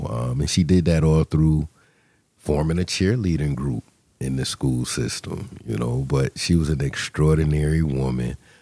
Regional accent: New Haven, Connecticut, United States; I grew up right here in the city of New Haven, West Hill Projects Apartments.

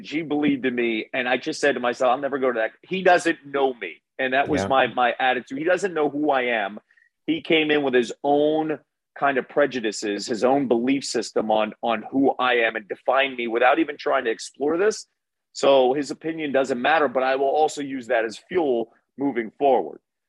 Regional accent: Phoenixville, Pennsylvania, United States; whenever I go back to my hometown of Phoenixville

